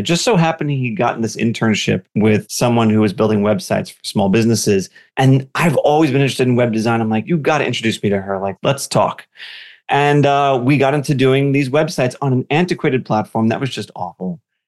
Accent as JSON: {"language": "English", "town": "Long Island", "region": "New York", "country": "United States", "said": "we would have to do this super long commute to Manhattan because we're from Long Island, New York."}